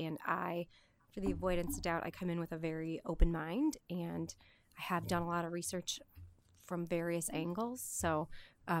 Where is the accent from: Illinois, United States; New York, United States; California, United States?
Illinois, United States; River Forest; I live on Keystone. I am somewhat of a lifelong resident. I was born and raised in River Forest and moved away to go to college and live downtown for 10 years and then moved back.